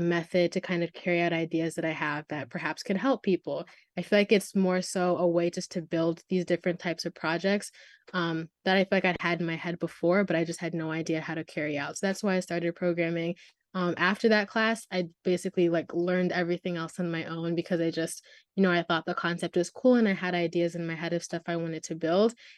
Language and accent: English; Byron, Illinois, United States; So I'm from Byron, Illinois, which is a really, really small town, kind of like west, northwest of Illinois.